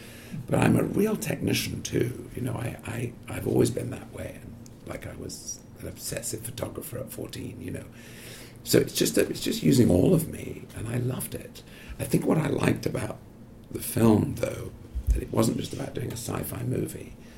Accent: United Kingdom; You know, I'm British, it's very strange for me to go to places like Albuquerque.

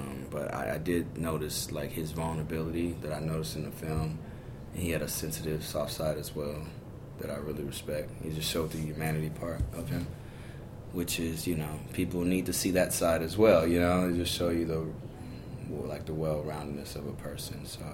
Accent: Chicago, Illinois, United States; now in Los Angeles, United States; coming to Hollywood. I mean, I'm from Chicago. I've been out here 16 years now.

